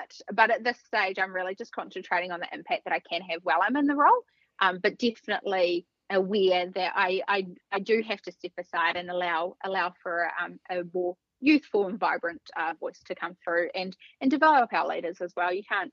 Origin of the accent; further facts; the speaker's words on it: Southland, New Zealand; now in Canterbury, New Zealand; So I grew up in Southland and moved to Canterbury about 8 years ago, and I've been dairy farming for a few years now.